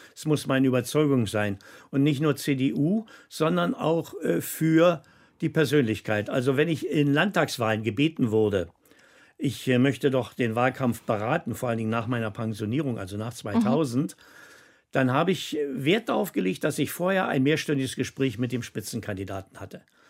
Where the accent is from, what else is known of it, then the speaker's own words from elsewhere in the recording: Berlin, Germany; Ich bin ja Berliner